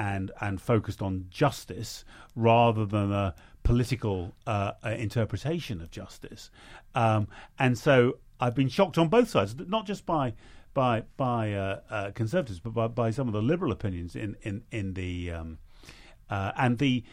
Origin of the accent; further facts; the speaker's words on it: England, United Kingdom; what's striking to me as an English person, a friendly foreigner looking at the United States